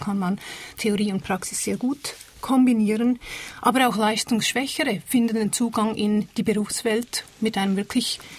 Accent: United States; Ich bin selber Amerikanerin.

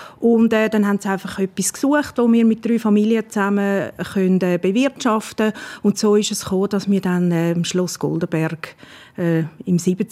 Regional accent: Bern, Switzerland; born there; accent: Bernese German; wir könnten zusammen hier auch Berndeutsch reden. wie ihr gehört, bin ich auch geboren in Bern.

